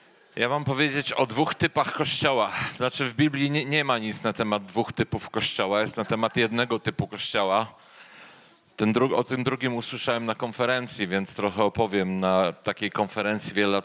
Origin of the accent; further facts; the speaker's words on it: Wrocław, Lower Silesian Voivodeship, Poland; born there; wychowałem się w kościele ewangelicznym od dziecka, urodziłem się w kościele na Miłej we Wrocławiu tak naprawdę